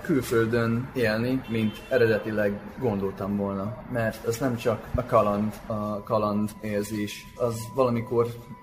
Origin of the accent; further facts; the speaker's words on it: United States; Hungarian is a second language; now in Hungary; mert Amerikában, ahonnan én jövök, teljesen más